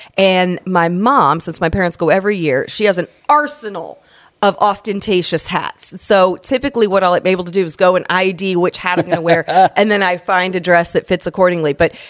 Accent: Indiana, United States; also born or lived in Louisville; Born in Louisville, raised in Southern Indiana, yes.

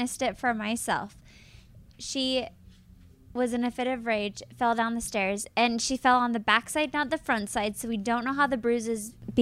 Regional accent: Salt Lake City, Utah, United States; Angie and I are the only two housewives of Salt Lake City that are born and raised in Salt Lake City.

